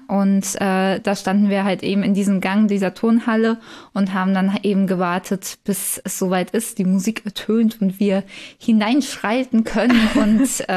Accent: Brandenburg, Germany; Ich komme ja eigentlich aus dem Speckgürtel von Berlin.

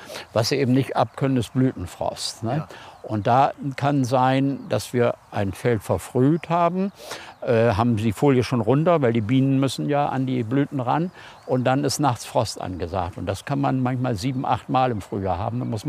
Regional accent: Bassum, Lower Saxony, Germany; Also ich bin hier in Bassum-Dürren geboren und bin hier mein Leben lang gewesen, bis auf die Zeit, wo ich eine Lehre gemacht habe, aber sonst eigentlich ununterbrochen.

